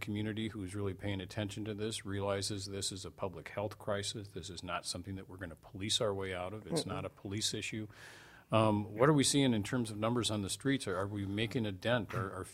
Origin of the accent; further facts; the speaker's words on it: Madison, Wisconsin, United States; You know, and I grew up in Madison. If it was here, I wasn't aware of it.